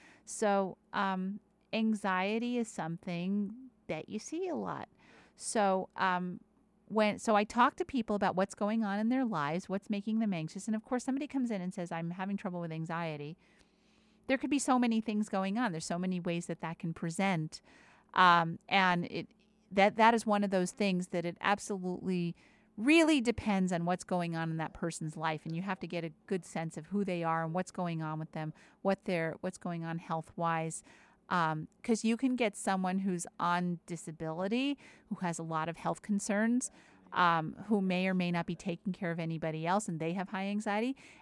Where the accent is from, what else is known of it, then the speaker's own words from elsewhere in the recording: East Windsor, New Jersey, United States; I'm from East. It all began in East Windsor. And they data mined me for just a Connecticut girl, just a New Jersey girl in a Connecticut world.